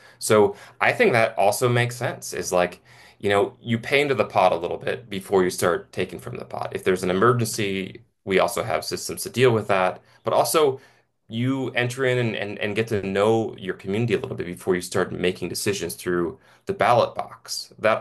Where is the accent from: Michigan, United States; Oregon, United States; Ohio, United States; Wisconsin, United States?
Ohio, United States; also born or lived in New York; I grew up mostly in Ohio. I was born in New York. I grew up in Ohio. I've lived in six different states.